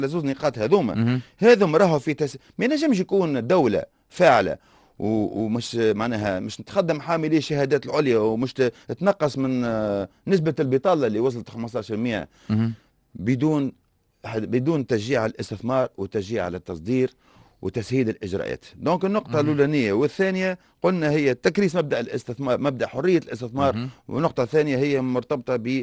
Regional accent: Tunisia; واحنا مصلي على النبي عندنا في تونس خريجي الجامعات من المهندسين في الاعلاميه وغيره

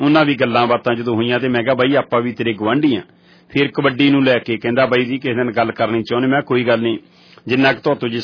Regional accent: Punjab, India; ਮੇਰੇ ਪਿੰਡ ਤੋਂ ਜਲੰਧਰ ਤਕਰੀਬਨ ਜੇ ਅੱਧਾ ਕੁ ਘੰਟਾ ਵੈਸੇ ਆਮ ਲੱਗ ਜਾਂਦਾ

